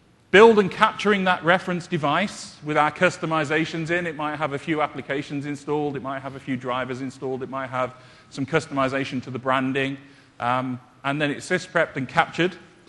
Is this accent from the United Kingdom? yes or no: yes; United Kingdom; You might tell by my accent, I'm from the UK. People often mistake it for Australian.